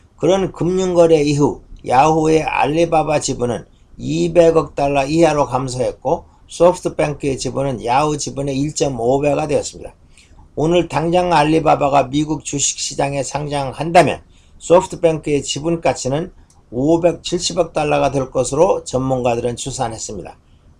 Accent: South Korea; 저는 한국인으로서의 긍지가 강해집니다.

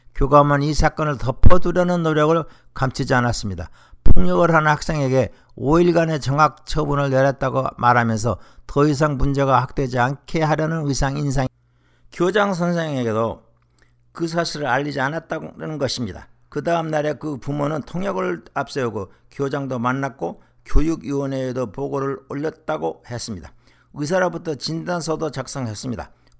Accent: South Korea; 저는 같은 한국인으로서 울분을 참기 어려움을 경험했습니다

